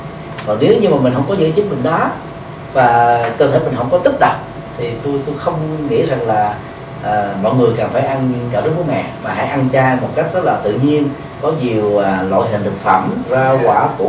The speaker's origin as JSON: {"language": "Vietnamese", "region": "Ho Chi Minh City", "country": "Vietnam", "tie": "born or raised there", "said": "Tôi thì sinh ra và lớn lên tại Sài Gòn"}